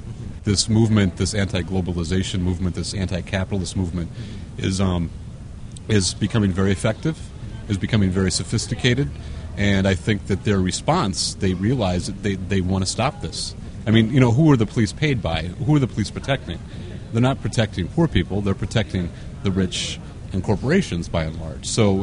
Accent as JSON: {"language": "English", "region": "Indiana", "country": "United States", "tie": "born or raised there", "said": "I was born and raised in Indiana and in a liberal Democrat family."}